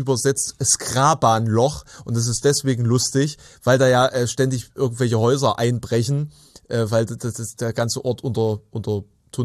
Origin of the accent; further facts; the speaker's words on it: Saxony-Anhalt, Germany; Das, der meistens ausgetrocknete Strom, der durch meine Heimat fließt.